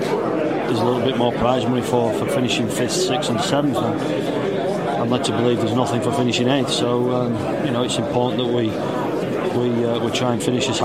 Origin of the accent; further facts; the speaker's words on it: Wakefield, Yorkshire and the Humber, United Kingdom; They've given me an opportunity here to work at my hometown club, and I'm loving every minute of it.